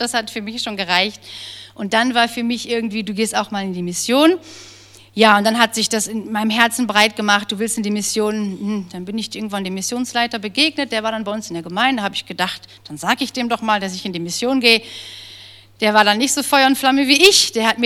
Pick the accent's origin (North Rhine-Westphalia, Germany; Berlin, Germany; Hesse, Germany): North Rhine-Westphalia, Germany; Viersen; Ich bin geboren aus Viersen. Ich bin also aus der Umgebung.